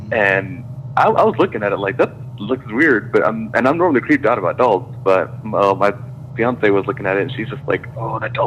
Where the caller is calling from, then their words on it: Texas, United States; Hey, Tony … I called you from Texas.